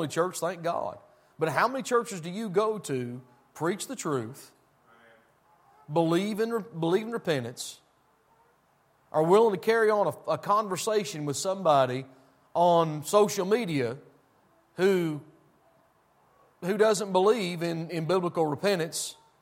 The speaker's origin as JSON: {"language": "English", "region": "Tennessee", "country": "United States", "said": "You know, I'm from Tennessee. There's church on around every tree stump down yonder."}